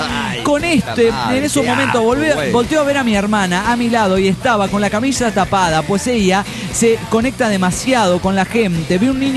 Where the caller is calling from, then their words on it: Zitácuaro, Michoacán, Mexico; de Zitácuaro, México.